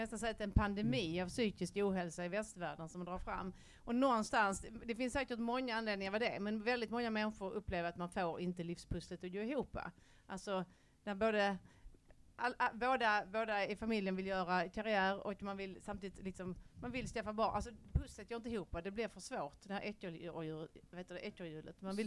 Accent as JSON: {"language": "Swedish", "country": "Sweden", "tie": "born or raised there", "said": "men det gjorde när jag växte upp i Sverige."}